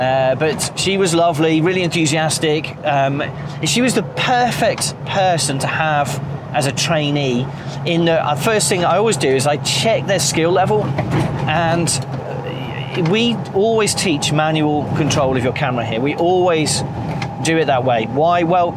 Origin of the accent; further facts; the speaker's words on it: Wales, United Kingdom; I grew up in North Wales